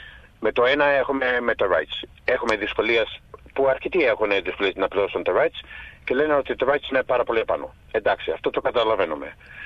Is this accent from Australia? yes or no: yes; Melbourne, Victoria, Australia; Μεγαλώσαμε στο Clifton Hill